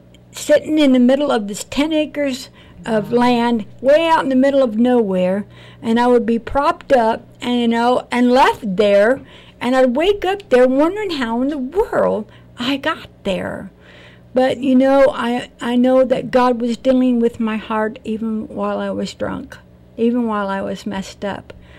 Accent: Joliet, Illinois, United States; In Illinois. So I grew up in Joliet, Illinois, and so this was, I hated it, and I wanted out the moment I got married.

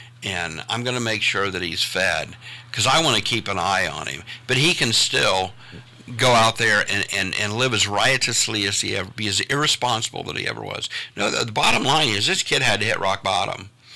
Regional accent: Hilliard, Ohio, United States; in the neighborhood surrounding me, I grew up in Hilliard

